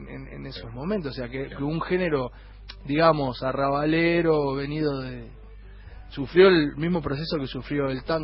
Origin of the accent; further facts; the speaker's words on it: Uruguay; Es como para un argentino tocar en el Colón, más o menos. O sea, es nuestro Colón